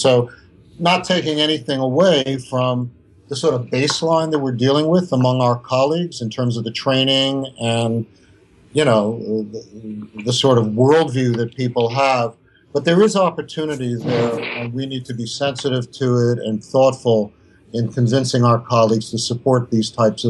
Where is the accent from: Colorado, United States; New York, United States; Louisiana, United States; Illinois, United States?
New York, United States; You know, I grew up in the Gun Hill Project, so I wasn't, you know, burdened with that.